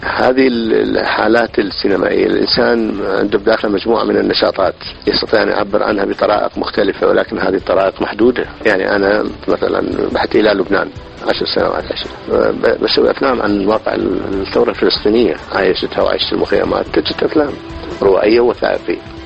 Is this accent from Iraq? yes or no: yes; Iraq; وانا عراقي